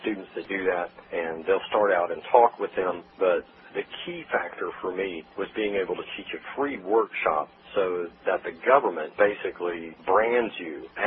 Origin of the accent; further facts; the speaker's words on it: Ohio, United States; moved away as an adult; Originally, I'm from Ohio. And then they had actually transferred me there